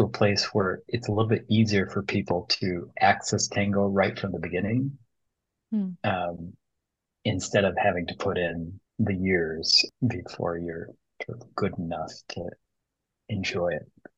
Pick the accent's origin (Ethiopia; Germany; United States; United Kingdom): United States; first language Bengali; English is a second language; Actually, my first language, even though I grew up in the States, was Bengali.